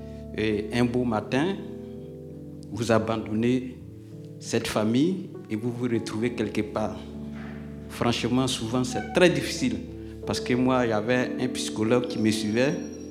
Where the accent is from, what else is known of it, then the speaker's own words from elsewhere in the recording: Côte d’Ivoire; moved away as an adult; Je viens de la Côte d'Ivoire. J'étais dans la police. J'ai fait 10 ans de police.